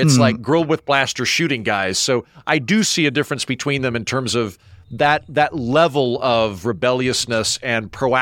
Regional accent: Midwest, United States; You can maybe infer that I'm from Middle America, but you can't really tell if I grew up in a trailer park and then went to college

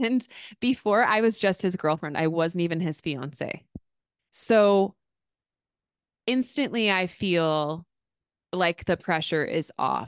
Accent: United States; Obviously, I'm American, so I can do American things when I'm in China, and that's okay.

